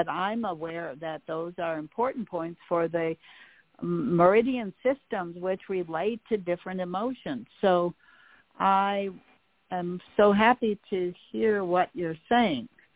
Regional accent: Michigan, United States; But we are an hour and a half from Canada, and it is a very familiar to me because I'm from Upper Michigan, and when I was here in spring 5 years ago, it felt just like home.

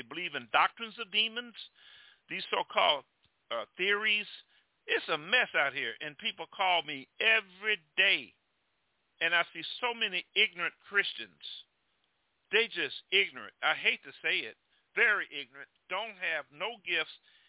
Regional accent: Mobile, Alabama, United States; I'm from Mobile, Alabama. I saw my best high school friend get hung in 1983.

